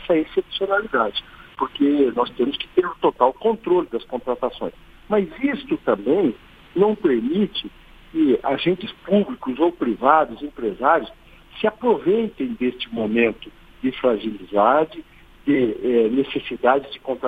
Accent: Mato Grosso, Brazil; em especial aos ouvintes lá do meu estado de Mato Grosso

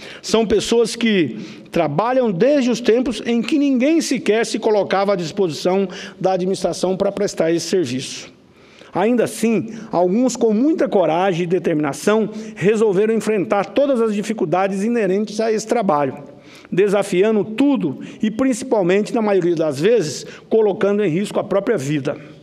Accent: Rondonópolis, Mato Grosso, Brazil; Lá na minha cidade, Rondonópolis

